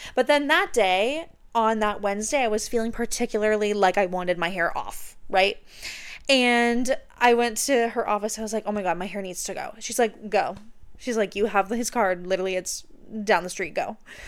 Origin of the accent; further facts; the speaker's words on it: Canada; even though I don't have to because I'm Canadian